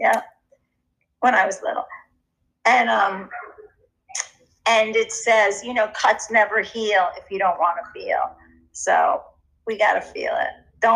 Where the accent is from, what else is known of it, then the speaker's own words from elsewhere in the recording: New York City, New York, United States; So I was born in Manhattan. I was born and raised working class, New York City, beautiful pre-war apartment, which has a sunken living room and great bathroom, but it was one bedroom for four people.